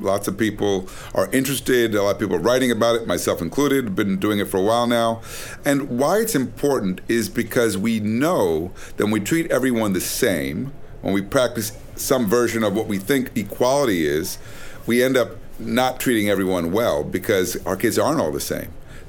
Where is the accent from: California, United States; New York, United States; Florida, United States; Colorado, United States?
New York, United States; Brooklyn; Very intimidating because I come from Brooklyn. I come from Brownsville, and neither of my parents graduated from high school.